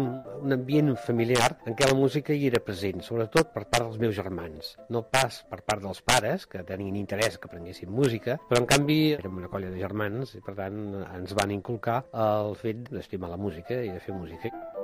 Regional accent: Barcelona, Catalonia, Spain; born there; now in Vilassar de Dalt, Spain

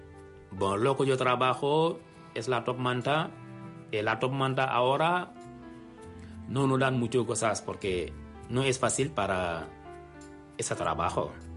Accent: Senegal; Spanish is a second language; moved away as an adult; now in Spain; yo soy de Senegal. Yo vine aquí en 2006 para buscar la vida.

